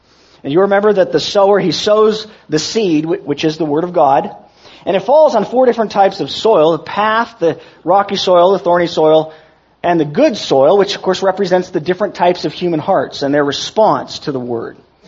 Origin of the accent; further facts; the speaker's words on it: California, United States; Now, this is more obvious in my home state of California